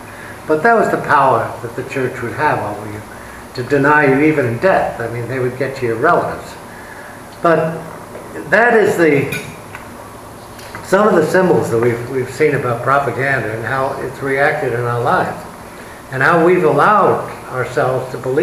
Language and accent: English; New York City, New York, United States; I grew up in Brooklyn, and I was taught there were Catholics and non-Catholics, two terms.